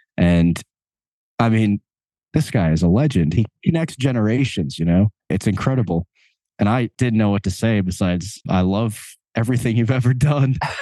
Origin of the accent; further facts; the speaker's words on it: Long Island, New York, United States; So me and Brian Murray, one of the guitar players in the band, we're both from Long Island.